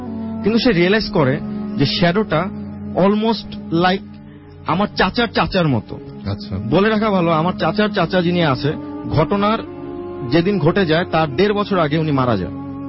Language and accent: Bangla; Begumabad, Chittagong Division, Bangladesh; এই ঘটনাটা ঘটেছিল আমার নিজের গ্রামের বাড়িতে। আমার গ্রামের লোকেশনটা হচ্ছে কুমিল্লাতে, কুমিল্লা থেকে প্রায় 30 কিলোমিটার দূরে, কুমিল্লা সিটি থেকে প্রায় 30 কিলোমিটার ভিতরের দিকে একটা গ্রামে। গ্রামের নাম হচ্ছে বেগমাবাদ।